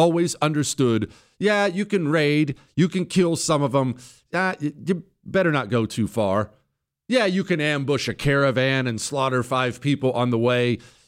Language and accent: English; United States; Because I'm an American, I chose the Chipotle ranch option.